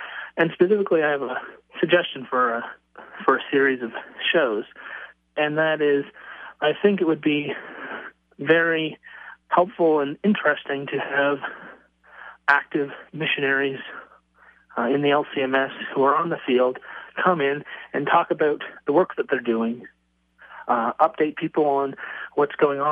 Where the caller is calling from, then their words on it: San Diego, California, United States; I'm calling from San Diego.